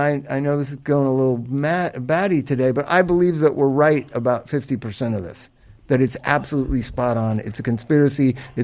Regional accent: Los Angeles, California, United States; now in Los Angeles, United States; I decided to just opt out and care about my town. I'm not an American. I'm a Los Angelian. I was born here. This is where I care about the kids in Watts. I care about the kids in Echo Park.

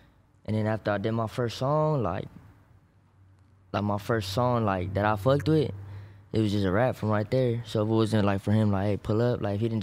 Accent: Maywood, California, United States; Shit, I'm from Parkside, Maywood, Huntington Park. You know, we right there. Nobody really knows, like, oh, Maywood, where's that? So South Central.

